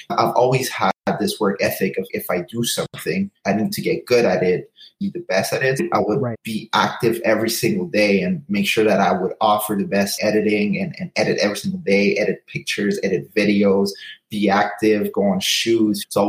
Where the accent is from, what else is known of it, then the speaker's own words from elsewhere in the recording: Montreal, Quebec, Canada; I'm from Montreal.